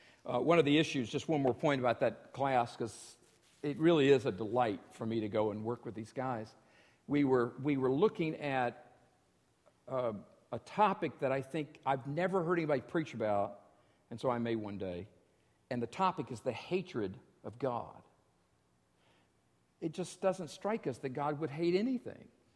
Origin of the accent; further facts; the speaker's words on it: North Carolina, United States; The church I grew up in North Carolina got split right down the middle over a theological issue that was not an essential.